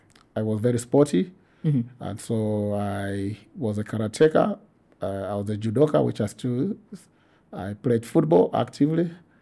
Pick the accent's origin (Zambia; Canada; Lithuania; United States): Zambia; Lusaka, Lusaka Province; I'm born and bred in Lusaka, in particular Matero, the area I'm so fondly attached to. I started my nursery school at the Matero Community Hall.